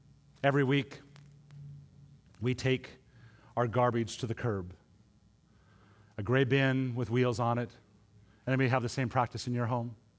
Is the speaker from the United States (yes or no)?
yes; Montana, United States; Growing up in Montana, this has significance to me because as you walk through Montana, there are springs of water all over the woods.